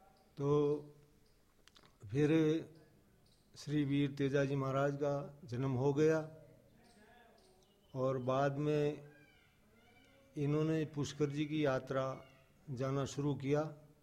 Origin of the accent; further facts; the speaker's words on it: Amratya, India; मैं ग्राम अमरत्या का रहने वाला हूँ और यहाँ श्री वीर तेजाजी महाराज बाल बाग हिंडोली पर इनकी सेवा में रहता हूँ।